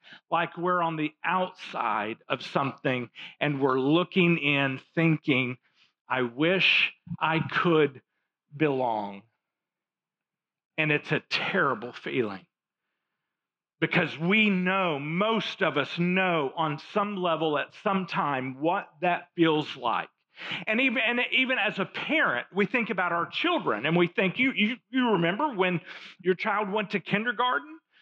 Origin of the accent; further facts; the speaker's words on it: Fayetteville, Arkansas, United States; also born or lived in Little Rock; So I grew up in Fayetteville, but in the third grade in March of my third grade year, so that's the end of the semester, basically. In March, we moved to Little Rock. So I went from Fayetteville to Little Rock.